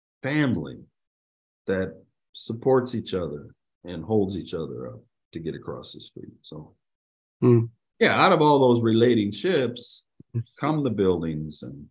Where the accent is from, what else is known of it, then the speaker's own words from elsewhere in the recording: South Holland, Illinois, United States; She grew up on the farm in Indiana, not far from where I grew up in South Holland, but just on the other side of the border.